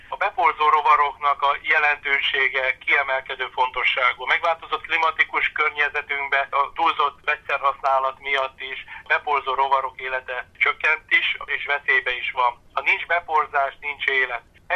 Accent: Földeák, Csongrád-Csanád, Hungary; Ez a kis település, ahol én felnőttem, az Makó és Hódmezővásárhely között található földeák. Itt születtek szüleim, édesapám, édesanyám. Itt van a nagyszülői tanyánk

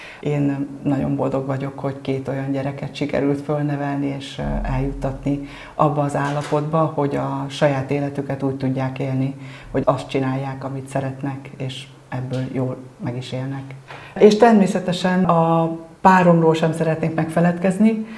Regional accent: Borsodnádasd, Borsod-Abaúj-Zemplén, Hungary; Én borsodnádasdi származású vagyok, tehát a Borsod Abaúj zemplénből a Borsodot tudom abszolválni. Kisfalusi környezet, vidéki települési környezetben nőttem föl, ott volt a gyerekkorom, Ózdra jártam gimnáziumba orosz tagozatra

